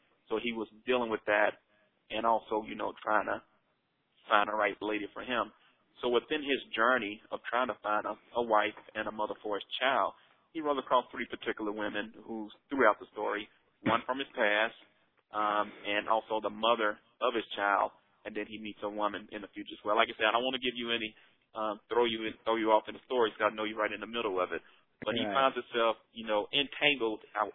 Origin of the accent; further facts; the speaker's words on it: Memphis, Tennessee, United States; now in Charlotte, United States; I'm originally from the Memphis, Tennessee area. I now reside in Charlotte, North Carolina.